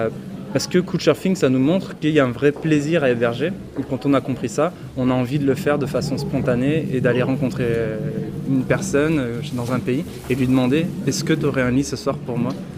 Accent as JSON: {"language": "French", "town": "Grenoble", "region": "Auvergne-Rhône-Alpes", "country": "France", "said": "je devais me rendre chez moi à Grenoble quand j'étudiais à Toulouse."}